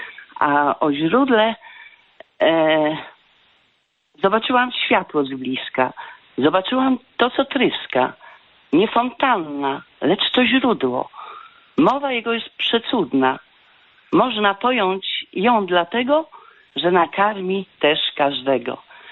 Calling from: Wrocław, Lower Silesian Voivodeship, Poland; z Wrocławia.

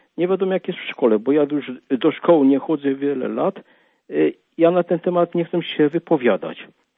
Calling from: Bydgoszcz, Kuyavian-Pomeranian Voivodeship, Poland; z Bydgoszczy i ja interesuję się historią od dzieciństwa. Teraz już jestem emerytem w tej chwili

